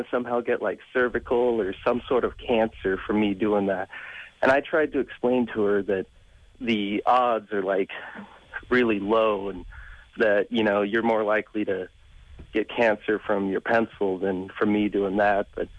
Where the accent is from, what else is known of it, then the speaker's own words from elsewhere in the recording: Fife, Washington, United States; Northern Fife, Cal. Washington.